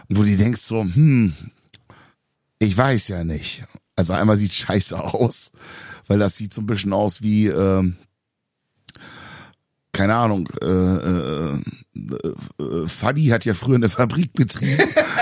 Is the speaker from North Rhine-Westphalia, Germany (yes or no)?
no; Bremen, Germany